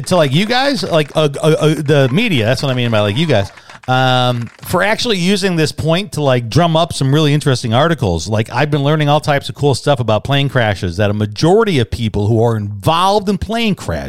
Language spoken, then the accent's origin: English; Chicago, Illinois, United States; And I literally, when I mean I grew up in Midway Airport, get out your Apple Map or Google Map and have fun and look it up and pinch in. My neighborhood is across the street, a city street.